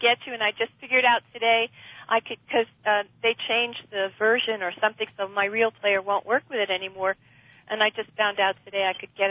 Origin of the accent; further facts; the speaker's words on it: Santa Cruz, California, United States; from Santa Cruz.